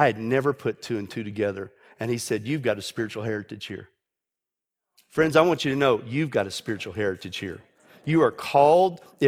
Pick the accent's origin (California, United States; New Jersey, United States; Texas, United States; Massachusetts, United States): Texas, United States; now in Houston, United States; I was from West Texas, and it felt like it rained every day, all day, coming from out there where it didn't rain at all.